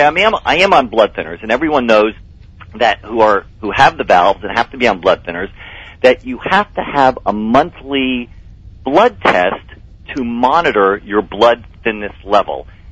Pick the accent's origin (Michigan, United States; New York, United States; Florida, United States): Florida, United States; North Miami Beach; Born and raised in North Miami Beach, Florida. I'm a native Floridian.